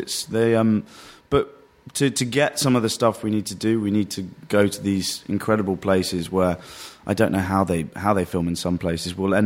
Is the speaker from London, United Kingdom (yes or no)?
yes; London, United Kingdom; also born or lived in Worcestershire; I grew up in London for 11 years, and then a place called Worcestershire